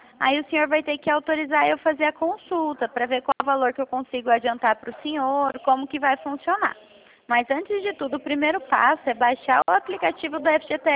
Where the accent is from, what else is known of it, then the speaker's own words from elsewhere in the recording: São Paulo, Brazil; Eu sou do interior de São Paulo.